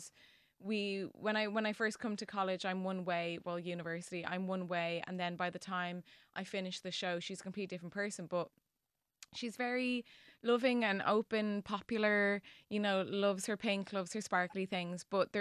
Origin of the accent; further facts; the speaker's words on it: Dublin, Leinster, Ireland; And now I can show her my hometown.